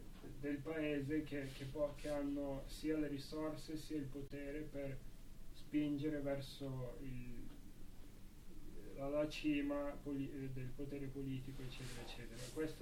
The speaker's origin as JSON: {"language": "Italian", "town": "Kolomyia", "region": "Ivano-Frankivsk Oblast", "country": "Ukraine", "second_language": "Italian", "said": "Di una città che si chiama Kolomeia, che è vicino a Leopoli comunque."}